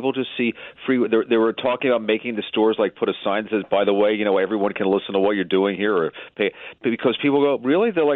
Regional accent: Philadelphia, Pennsylvania, United States; You know, I'm from Philadelphia, so I grew up on Motown.

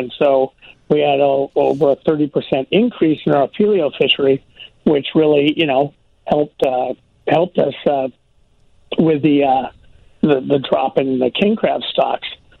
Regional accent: Lake Tahoe, United States; was basically a ski bum in my hometown of Lake Tahoe.

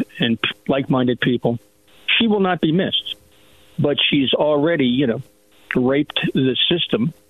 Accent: Westfield, New Jersey, United States; also born or lived in California; I'm originally from Jersey, Westfield, the one up in Union County.

